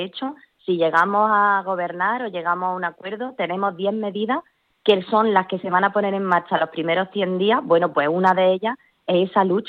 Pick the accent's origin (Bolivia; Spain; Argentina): Spain; Jaén, Andalusia; porque yo es que soy de Jaén, y Jaén es una provincia muy rural por la que hay que mirar también.